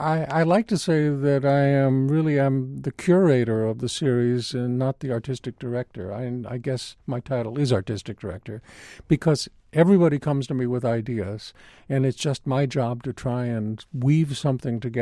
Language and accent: English; Los Angeles, California, United States; I grew up in Los Angeles where there was an exceptional musical community